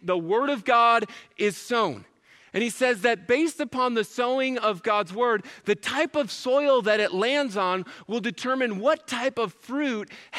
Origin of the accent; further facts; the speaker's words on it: Chippewa Falls, Wisconsin, United States; It reminds me of a time when I was growing up in Chippewa Falls, Wisconsin. It's just right up 94, 3 hours from here.